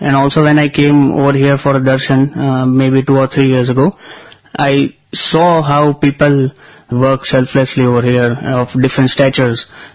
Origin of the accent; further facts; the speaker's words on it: Surat, Gujarat, India; I am from Surat, Gujarat. I am a mechanical engineer.